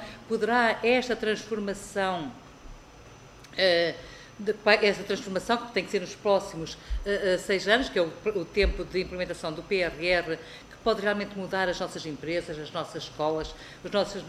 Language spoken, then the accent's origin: Portuguese; Norte, Portugal; eu sou do distrito de Bragança, e muitos do meu distrito, muitos concelhos do meu distrito, nem têm nem 2, nem 3, nem 4G